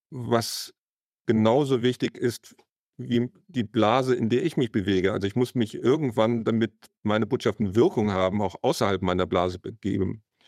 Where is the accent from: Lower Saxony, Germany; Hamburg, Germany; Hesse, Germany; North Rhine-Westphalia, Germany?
North Rhine-Westphalia, Germany; Bonn; Ich sagte ja schon, ich komme aus Bonn, Kind der Bonner Republik.